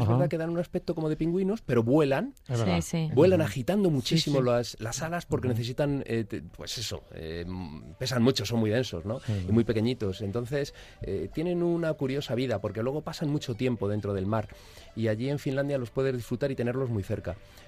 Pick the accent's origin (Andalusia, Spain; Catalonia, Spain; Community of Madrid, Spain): Community of Madrid, Spain; Madrid; Pues yo soy de Madrid, pero sí. Estoy rodeado por Islandia esta vez.